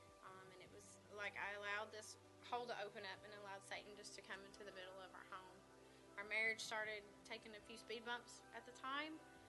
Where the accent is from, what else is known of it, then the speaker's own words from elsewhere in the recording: Cookeville, Tennessee, United States; born there; I was born here in Cookeville, Tennessee, and as a child, my childhood wasn't the Leave It to Beaver childhood.